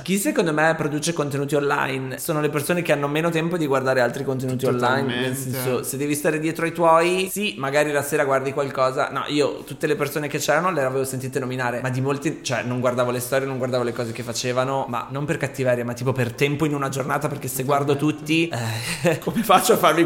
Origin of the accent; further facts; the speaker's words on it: Tuscany, Italy; Si scherza, siamo toscani.